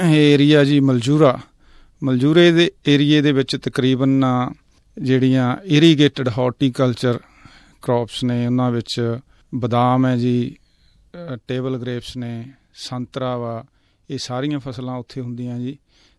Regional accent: Punjab, India; ਸਾਡਾ ਪਿੰਡ ਹੈ ਜਿਹੜਾ ਬਿਲਕੁਲ ਲੁਧਿਆਣੇ ਦੇ ਨਾਲ ਅਤੇ ਬਹੁਤ ਹੀ ਵਧੀਆ ਮਾਰਕੀਟਿੰਗ ਜਿਹੜਾ ਏਰੀਆ ਉਹਦੇ ਵਿੱਚ ਪੈਂਦਾ ਜੀ।

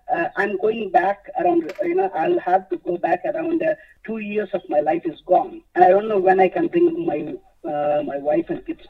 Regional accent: New South Wales, Australia; Yes, I am from New South Wales.

